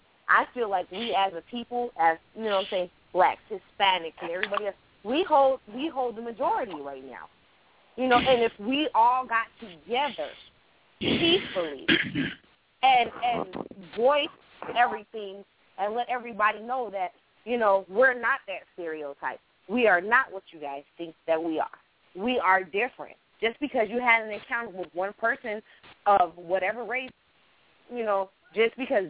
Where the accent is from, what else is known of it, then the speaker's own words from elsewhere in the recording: Chicago, Illinois, United States; born there; Shit, I was born in Chicago. What the hell are you talking about?